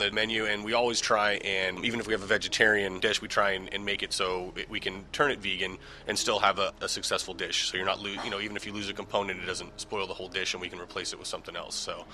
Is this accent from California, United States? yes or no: yes; Los Osos, California, United States; I grew up in Los Osos. Pretty much been here.